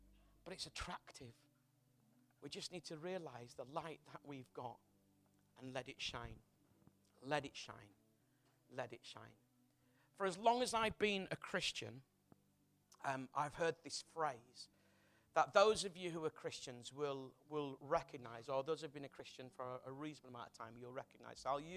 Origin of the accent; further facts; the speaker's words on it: Bradford, Yorkshire and the Humber, United Kingdom; So I'm from Bradford, as I mentioned, and a lot of houses in Bradford, certainly in the part that I grew up, were what were called back-to-back houses.